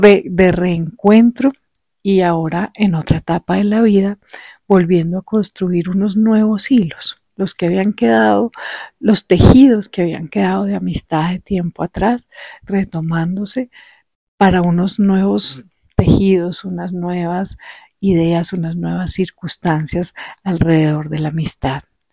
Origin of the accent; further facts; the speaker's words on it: Manizales, Caldas, Colombia; tuve la oportunidad de viajar a mi ciudad natal, a Manizales.